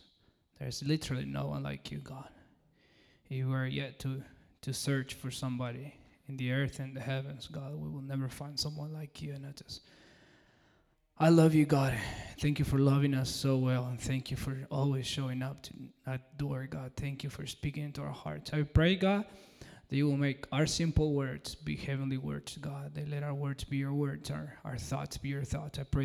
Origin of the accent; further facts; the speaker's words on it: Peru; I'm from Peru.